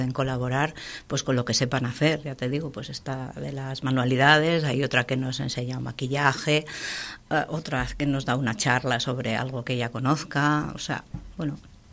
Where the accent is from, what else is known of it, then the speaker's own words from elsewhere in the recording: Laredo, Cantabria, Spain; somos todos de Laredo, queremos estar